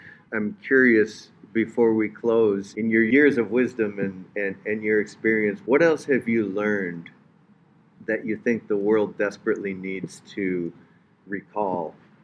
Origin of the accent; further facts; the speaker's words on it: Minneapolis, Minnesota, United States; because of course I'm from Minneapolis